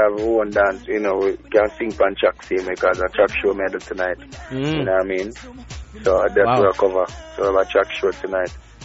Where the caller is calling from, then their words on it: Maryland, United States; Well, me just reached Washington, D.C., Maryland, you know.